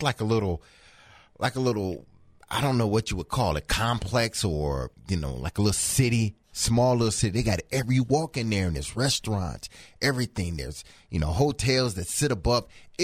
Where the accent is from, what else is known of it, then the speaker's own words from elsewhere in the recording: Franklin, Tennessee, United States; because I'm from Franklin, and the surrounding areas here in Tennessee.